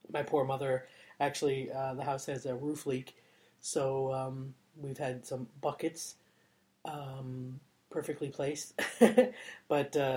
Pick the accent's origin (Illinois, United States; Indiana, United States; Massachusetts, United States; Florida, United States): Florida, United States; now in United Kingdom; Normally, I'm coming to you from just outside of London in the lovely UK, but I am back in my hometown in South Florida, and I am right now at my mother's house